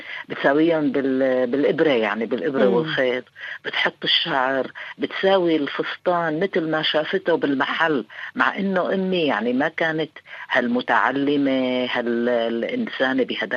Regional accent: Syria; moved away as an adult; now in London, United Kingdom; اللي كبرت وتعديت فترة المراهقة، وكنت دائما يعني كل ما بشوف لعبة بجيبها بخيطها بعملها بساوي أشياء منها، طلعت من سوريا وإجيت على لندن

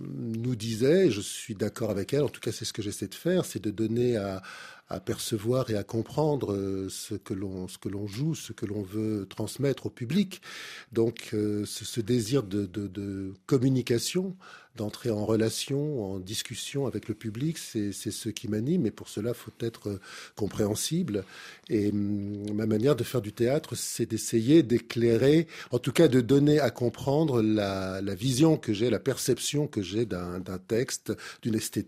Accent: Paris, Île-de-France, France; first language French; Moi, je suis un Parisien invétéré, je le revendique. Et je suis un Antillais invétéré, je le revendique aussi. Mais bon, c'est la question de la langue maternelle. Et ma langue maternelle est le français.

